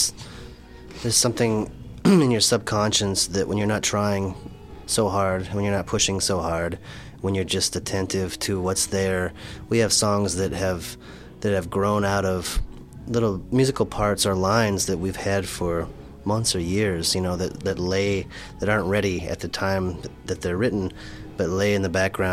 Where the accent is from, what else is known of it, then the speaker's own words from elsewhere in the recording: Iowa, United States; We're both from Iowa originally, so when we met in Tucson